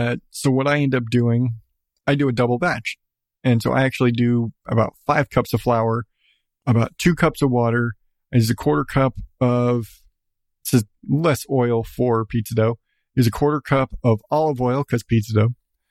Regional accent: United States; I'm sorry, I'm American.

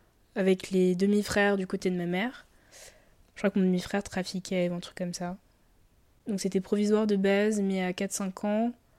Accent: Colombes, Île-de-France, France; Du coup, moi j'ai grandi à Colombes.

